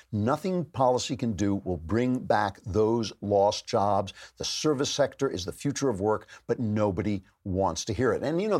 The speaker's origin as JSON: {"language": "English", "region": "New York", "country": "United States", "tie": "born or raised there", "said": "I grew up just outside of New York, and the New York Times is like, it's the atmosphere you breathe."}